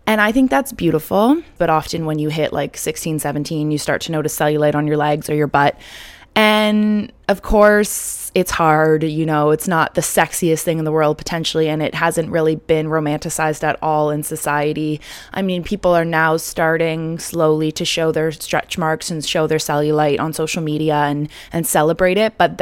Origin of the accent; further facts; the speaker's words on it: Canada; you can tell I'm Canadian.